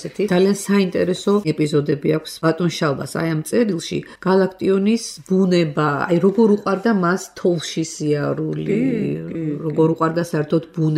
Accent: Imereti, Georgia; მე იმერელი ვარ ტობანიერიდან.

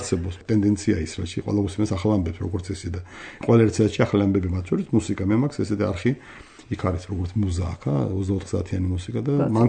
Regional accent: Batumi, Adjara, Georgia; ისე მოხდა რომ დავიბადე, თქვა ხელოვანთა ოჯახში. მამა მხატვარი იყო. … ძალიან ცნობილი, ძალიან საყვარელი პიროვნება ბათუმის ეშხი იყო

